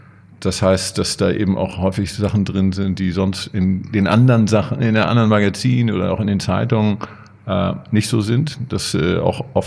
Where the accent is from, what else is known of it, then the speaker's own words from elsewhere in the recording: Hamburg, Germany; born there; So, aber ich bin in Hamburg geboren